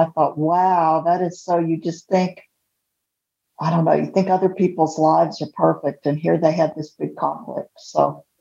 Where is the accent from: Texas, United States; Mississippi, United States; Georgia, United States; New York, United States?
Texas, United States; I mean, here I grew up in Texas, never heard of this guy